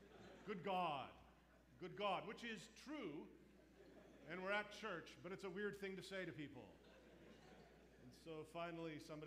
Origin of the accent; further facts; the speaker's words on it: Canada; as a Canadian, I grew up not really paying any attention to French lessons, let alone having zero exposure to Spanish.